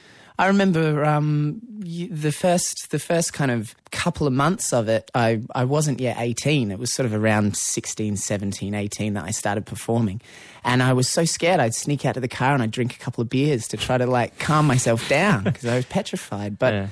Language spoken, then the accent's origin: English; Merimbula, New South Wales, Australia; also born or lived in Canberra; I think my dad got a transfer there for work when I was about 5. I started school in Marimbula.